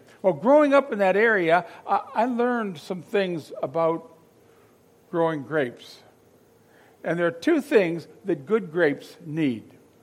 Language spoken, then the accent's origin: English; Pennsylvania, United States; I grew up in Erie County, Pennsylvania. So I lived 3 or 4 miles from Lake Erie.